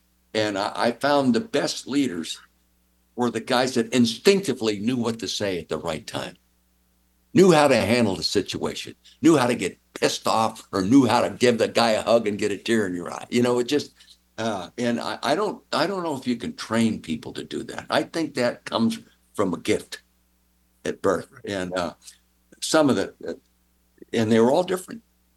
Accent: Calistoga, California, United States; when you're born and raised in Calistoga, the north end of the Napa Valley, you know, there's vineyards, prune orchards, all kinds of things going on agriculturally.

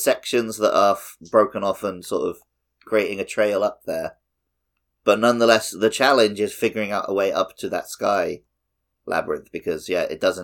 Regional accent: England, United Kingdom; as the Englishman, they never scared me.

